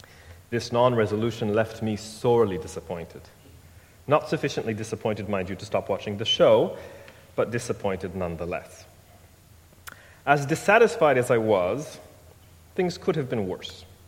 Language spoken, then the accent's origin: English; United States; Indeed, as an American, I was perhaps more relieved than most